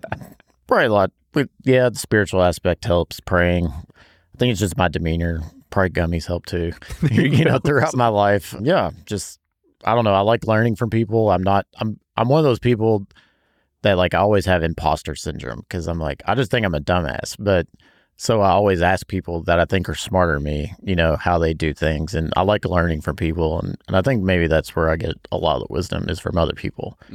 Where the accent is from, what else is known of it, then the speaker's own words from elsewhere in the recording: Bardstown, Kentucky, United States; And obviously it's in my hometown, Bardstown, and help support that town.